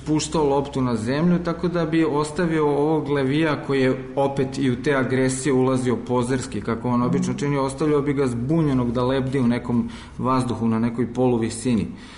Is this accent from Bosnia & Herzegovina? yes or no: no; Serbia; ipak pripadamo jednom gradu, jednom narodu. Mi smo Srbi